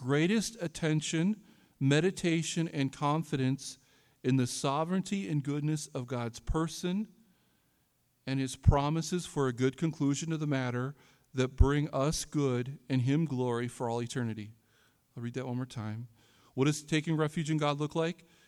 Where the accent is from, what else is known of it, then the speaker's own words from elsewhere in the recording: Iowa, United States; I can say that, I'm from Iowa.